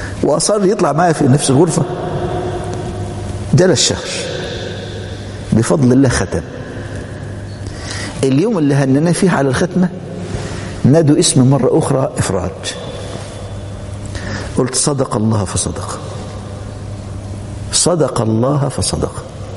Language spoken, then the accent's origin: Arabic; Egypt; طلع قانون الشباع عندنا في مصر